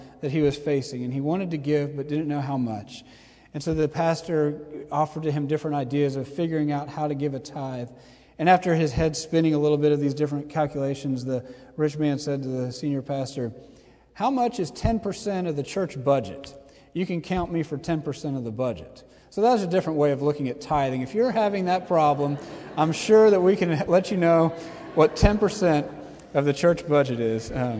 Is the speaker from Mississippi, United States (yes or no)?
no; Dallas, Texas, United States; There is a man in the church I grew up in Dallas who is a billionaire